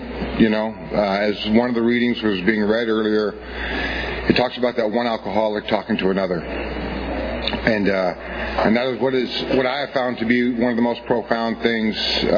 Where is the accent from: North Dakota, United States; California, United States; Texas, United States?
California, United States; Cupertino; also born or lived in San Francisco; I was born in San Francisco, moved to Cupertino. So I lived in one house from 0 to 18, and I had 23 known addresses from 18 to 40.